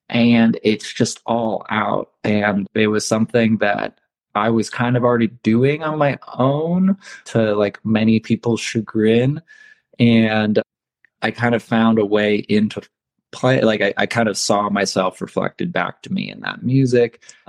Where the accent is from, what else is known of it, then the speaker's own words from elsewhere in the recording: Ohio, United States; I grew up in Ohio, but I say that with that didn't help me get exposed to folk music.